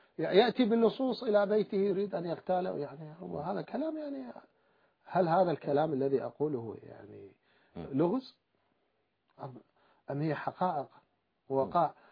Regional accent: Iraq; أنا ابن العراق. أنا ابن هذه الظروف. أنا ابن هذه المعاناة. أنا خرجت من منطقة شيعية سنية وعرفت ما هو التشيع ومن هم السنة.

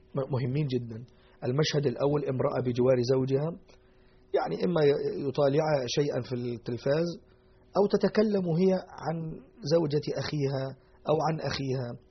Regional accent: Egypt; عندنا في مصر يقولوا يأكلوا صابع مرة

